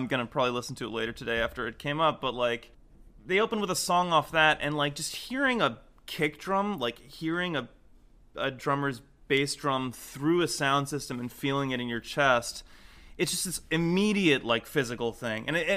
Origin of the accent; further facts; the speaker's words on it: New York, United States; I grew up in Westchester, New York.